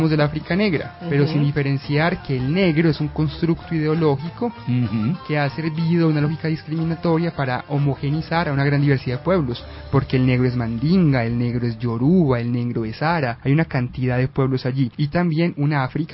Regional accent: Colombia; yo soy colombiano, pero es verdad, cuando estoy en Marruecos me confundo con la población local, tengo unos rasgos que son muy árabes, aunque soy colombiano.

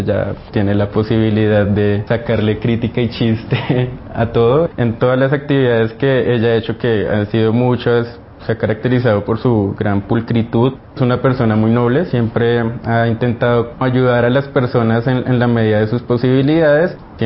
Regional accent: Facatativá, Cundinamarca, Colombia; also born or lived in La Vega; muy temprano, a mis 9 años, salí de La Vega y nos trasladamos a Facatativá. Esto genera como un primer cambio, ¿no? Incluso por el clima, tierra caliente, tierra fría.

